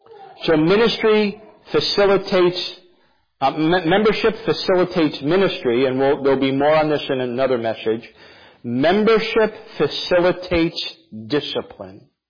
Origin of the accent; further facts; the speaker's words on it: New Jersey, United States; But I'm from New Jersey, so I understand.